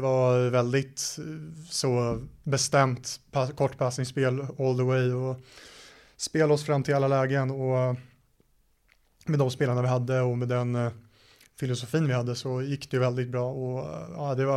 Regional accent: Stockholm, Stockholm County, Sweden; det är en toppklubb i Sverige, och det är i Stockholm där jag är ifrån

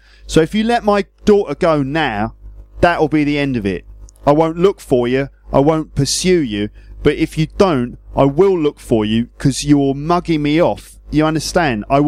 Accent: Birmingham, West Midlands, United Kingdom; because I'm from Birmingham.

